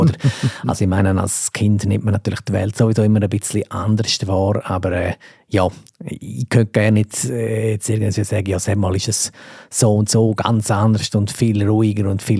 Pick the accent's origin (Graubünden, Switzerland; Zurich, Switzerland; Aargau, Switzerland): Graubünden, Switzerland; Also ich bin im Chur-Rital aufgewachsen und man kann sicher nicht sagen in der Stadt, aber es ist auch nicht Landregion